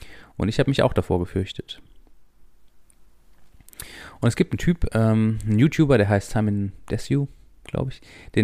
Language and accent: German; North Rhine-Westphalia, Germany; ich komme aus dem Kölner Umland